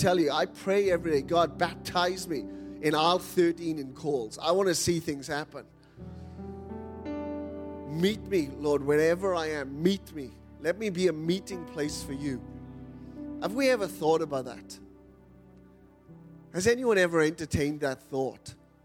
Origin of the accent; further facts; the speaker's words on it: Wales, United Kingdom; Well, I'm from Wales.